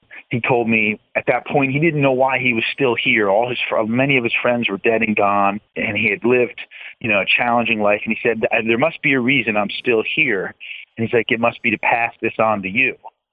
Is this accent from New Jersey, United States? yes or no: yes; West Orange, New Jersey, United States; I grew up in West Orange, New Jersey.